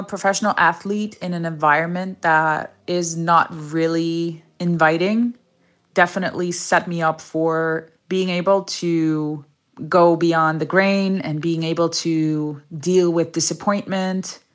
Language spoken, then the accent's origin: English; Rotterdam, South Holland, Netherlands; because I am a refugee and I grew up in Rotterdam and I was exposed to so many cultures in so many countries.